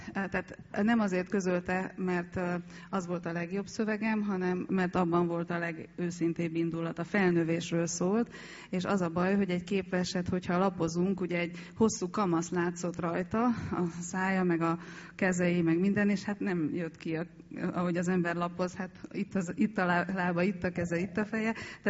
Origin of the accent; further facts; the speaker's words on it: Hungary; also born or lived in Cluj-Napoca, Romania; hogy Kolozsvárt ott hagytuk, elhagytuk, és Magyarországra jöttünk, 87-ben történt, és ott nőttem fel.